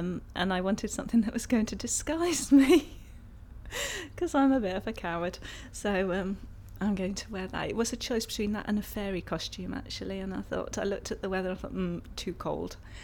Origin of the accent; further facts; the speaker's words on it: West Midlands, United Kingdom; I'm 36 and I'm from Shropshire.